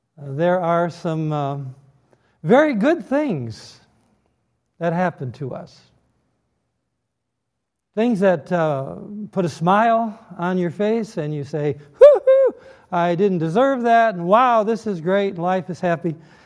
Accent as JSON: {"language": "English", "town": "Detroit", "region": "Michigan", "country": "United States", "tie": "born or raised there", "said": "you didn't have the joy of growing up in Detroit and under the sound of the great voice of the Great Lakes, WJR Detroit."}